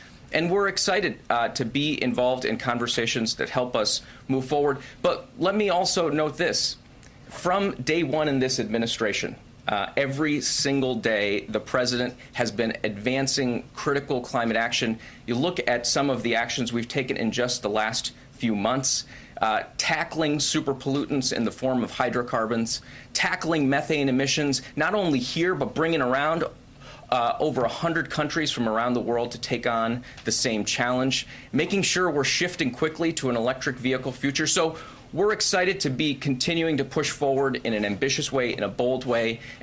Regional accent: Erie, Pennsylvania, United States; I grew up in Erie, Pennsylvania, so I'm particularly excited about the $6.5 million

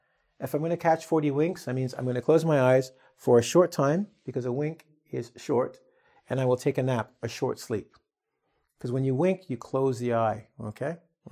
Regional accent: England, United Kingdom; And he knew I was from England, and he goes, so do you guys have an English week?

